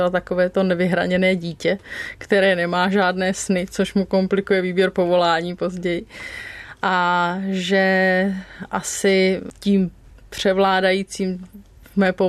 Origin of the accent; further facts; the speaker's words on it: Prague, Czechia; Narodila jsem se v Praze.